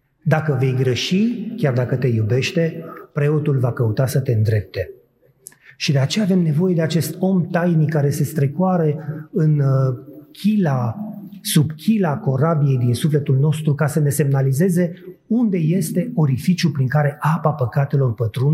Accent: Mangalia, Constanța County, Romania; M-am născut și am crescut în Mangalia, într-o localitate care pe vremea aceea aveau un segment important de pescari.

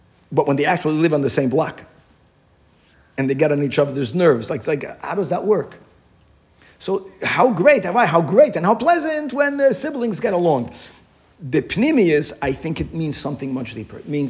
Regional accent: United Kingdom; I know as a British person, he meant that he was respectful towards his wife

